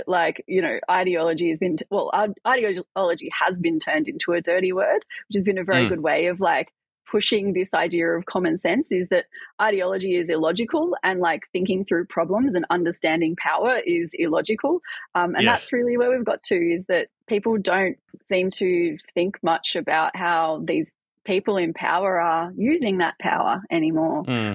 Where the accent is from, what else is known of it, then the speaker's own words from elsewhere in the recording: Brisbane, Queensland, Australia; I'm from Brisbane.